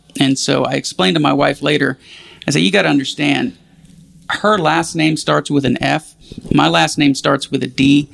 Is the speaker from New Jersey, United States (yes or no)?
no; Houston, Texas, United States; It's certainly not where I grew up in Houston. It's not like that.